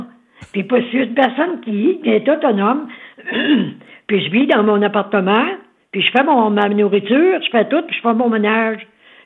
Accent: Sainte-Anne-de-Beaupré, Quebec, Canada; j'ai été élevé à Saint-Anne-de-Beaupré. Mes parents avaient un tourist room près de la basilique.

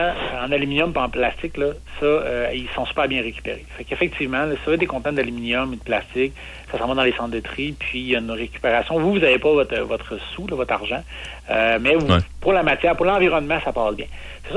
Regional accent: Quebec, Canada; Moi, je viens de la Gaspésie

